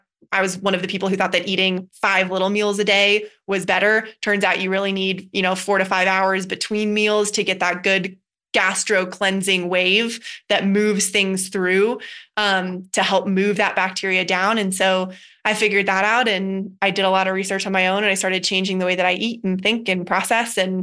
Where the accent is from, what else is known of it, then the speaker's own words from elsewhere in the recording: Boulder, Colorado, United States; And I grew up in Boulder, Colorado.